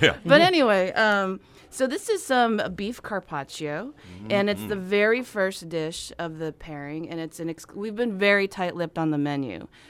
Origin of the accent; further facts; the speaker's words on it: United States; But I also have definitely American influences because I grew up in the States.